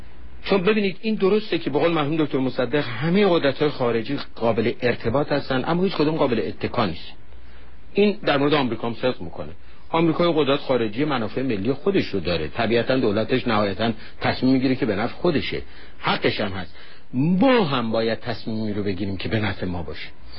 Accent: Iran; من خودم به عنوان یک ایرانی سیاسی وقتی پام به واشنگتن رسید

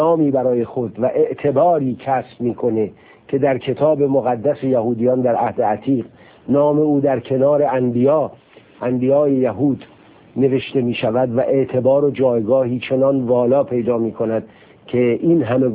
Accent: Iran; خب این از نظر احساس من به عنوان یک ایرانی که به قضیه میگن،

